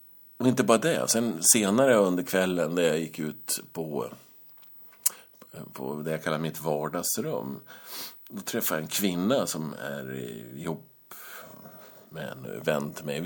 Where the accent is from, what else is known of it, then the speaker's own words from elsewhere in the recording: Västerås, Västmanland County, Sweden; För jag är från Västerås.